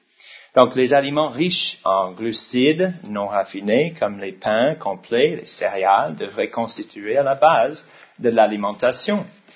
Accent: United States; parce que je suis américain.

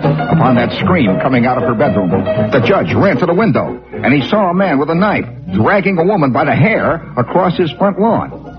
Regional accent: Chicago, Illinois, United States; accent: Chicago; No, I better not use my Chicago accent. There's a lot of very sensitive people out there. And I myself, having festered for a while on the south side of Chicago, having stood at on Halston Street at high noon

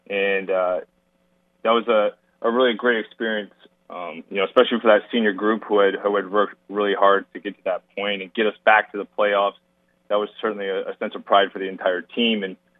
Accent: Maine, United States; Obviously, growing up in Maine, there's no place I want to be other than the University of Maine.

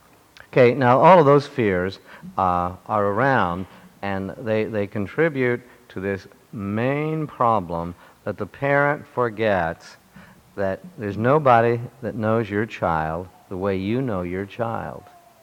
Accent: Oregon, United States; I grew up in Oregon on a bit of a farm and a ranch

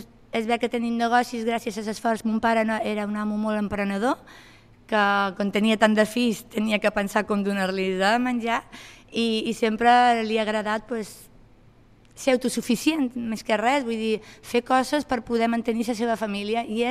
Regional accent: Sant Lluís, Balearic Islands, Spain; sempre hem estat a Punta Prima, som de Sant Lluís, però sempre hem estat a Punta Prima

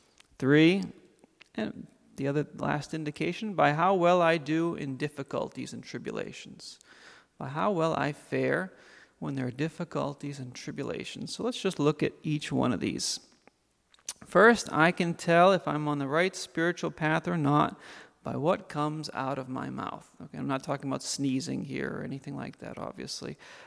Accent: Massachusetts, United States; I would drive up to Boston, because I'm from Massachusetts.

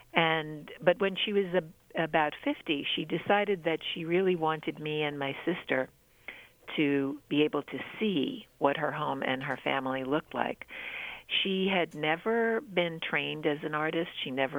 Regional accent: Brooklyn, New York, United States; And to me, growing up, I grew up in Brooklyn, so my whole world was very urban and 20th century.

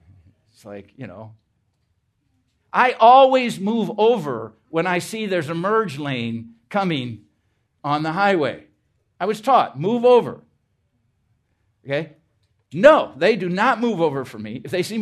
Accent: Iowa, United States; Now, it wouldn't be bad because I'm from Iowa. There's something called Iowa Nice.

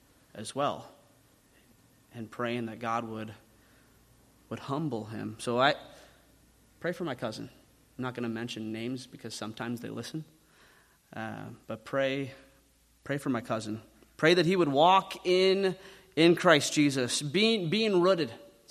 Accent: Rock Rapids, Iowa, United States; I think of the pastor that I had growing up in Rock Rapids.

